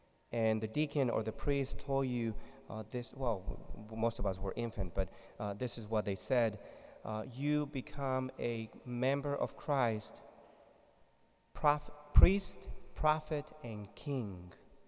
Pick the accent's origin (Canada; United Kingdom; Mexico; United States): Mexico; English is a second language; I'm from Mexico. I was not made in the cold. I'm not used to this weather.